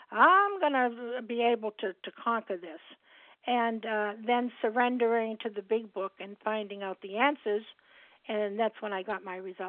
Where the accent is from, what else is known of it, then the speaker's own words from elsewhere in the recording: Boston, Massachusetts, United States; I'm from Massachusetts and in Boston.